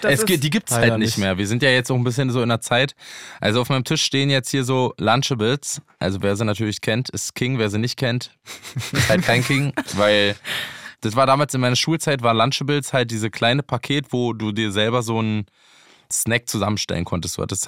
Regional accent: Fürstenwalde, Brandenburg, Germany; Also Fürstenwalde war in meiner Jugend perfekter. Also ich hätte besser hätte ich nicht aufwachsen können.

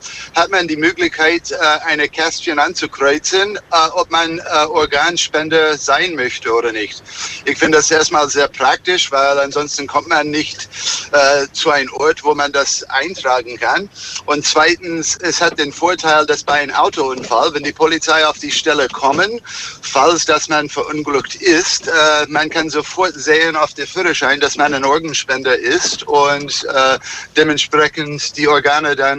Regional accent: United States; German is a second language; Also ich bin Amerikaner und in den USA

